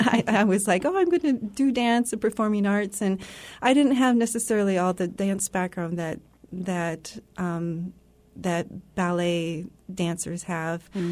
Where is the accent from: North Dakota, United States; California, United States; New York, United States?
North Dakota, United States; Bismarck; I grew up in North Dakota, and my mother participated in a modern dance company here in town in Bismarck.